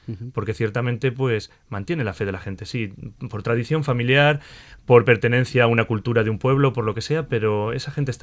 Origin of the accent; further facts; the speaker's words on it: Malagón, Castilla-La Mancha, Spain; yo soy de Malagón y pertenezco a las patronales, sobre todo a Santa Teresa, que es la patrona del pueblo, y el Cristo del Espíritu Santo. Y luego también al Corazón de Jesús, al apostolado de la oración